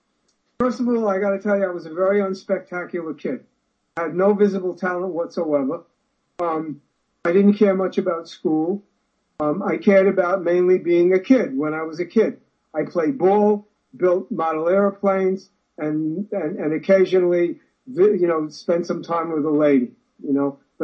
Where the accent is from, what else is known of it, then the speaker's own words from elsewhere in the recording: Brooklyn, New York, United States; I grew up in Brighton Beach, and right now today, Brooklyn is like the new downtown Manhattan.